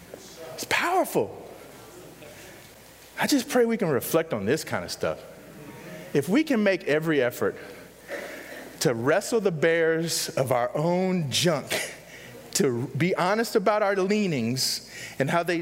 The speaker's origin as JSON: {"language": "English", "region": "Texas", "country": "United States", "tie": "born or raised there", "said": "or my maleness, or the fact that I grew up in Texas"}